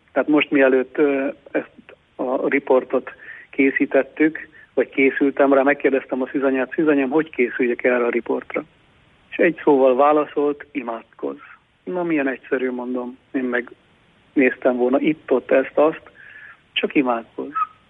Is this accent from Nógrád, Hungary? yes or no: yes; Hasznos, Nógrád, Hungary; born there; Nekem olyan szerencsém volt, hogy hasznosan születtem, ahol ugye Klári néninek megjelent a szűzanya, és aztán lett Fallós Kút, zarándokhely